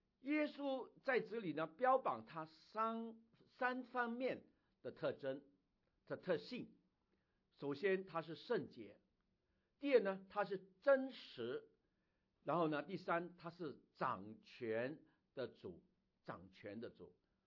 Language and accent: Chinese; Hong Kong; moved away; 我们还是不是以前我们一般从香港来的人，我们香港人的教会呢？